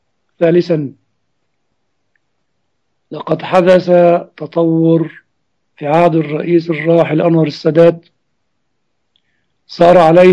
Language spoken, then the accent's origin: Arabic; Egypt; أنا مصري أولا وثانيا وثالثا، ومسيحيتي هي علاقة بيني وبين الله